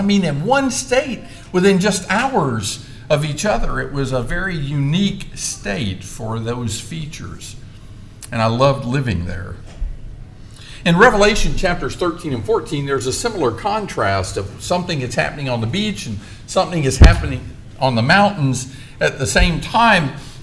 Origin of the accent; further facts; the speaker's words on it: Florida, United States; I grew up in Florida, but most of my preaching before going back to Florida was done anywhere but that state